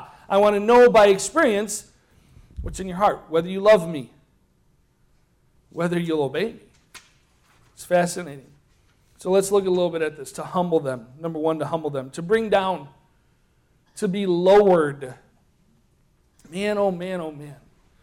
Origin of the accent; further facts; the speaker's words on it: Chicago, Illinois, United States; See, I'm a Chicagoan.